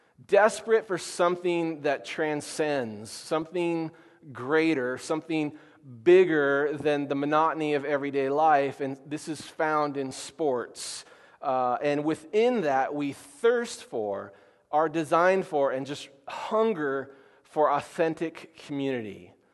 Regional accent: Portland, United States; oh, actually it's Oakland, but I'm from Portland.

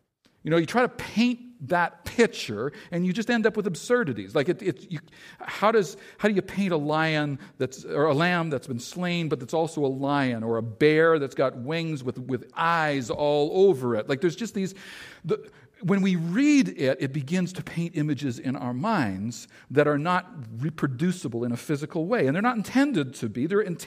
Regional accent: Canada; I'm Canadian and that moves me.

